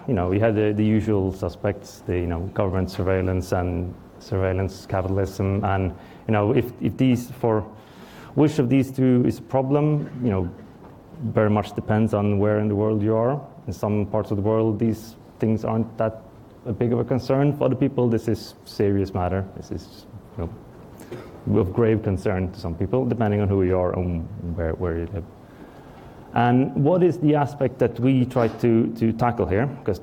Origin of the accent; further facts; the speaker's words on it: Sweden; now in Stockholm, Sweden; I'm from Sweden, developer.